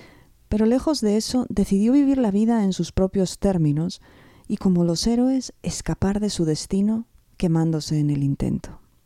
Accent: Gijón, Asturias, Spain; Recuerdo que tenía 14 años y que en mi ciudad natal, Gijón, había una librería

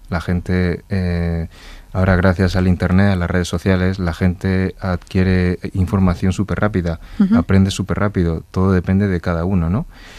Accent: Murcia, Region of Murcia, Spain; born there; nací aquí en España, sí. Originalmente en Murcia.

